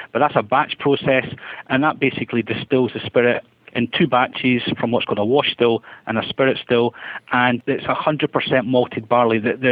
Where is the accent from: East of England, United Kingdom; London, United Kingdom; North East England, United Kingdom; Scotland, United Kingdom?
Scotland, United Kingdom; and then being Scottish, we don't waste anything.